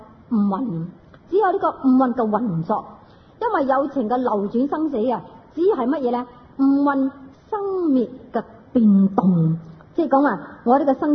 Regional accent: China; 在我們中國呢，我們中國人不是很喜歡打坐這件事

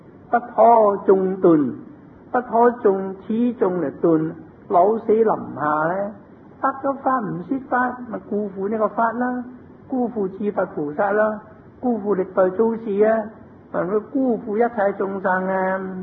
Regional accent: Guangdong, China; 不是我們廣東人

